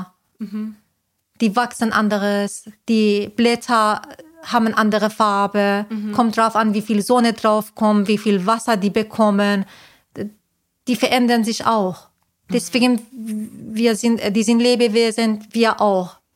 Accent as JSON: {"language": "German", "country": "Iran", "moved": "yes", "lives_now": "Germany", "said": "Ich bin eine Iranerin."}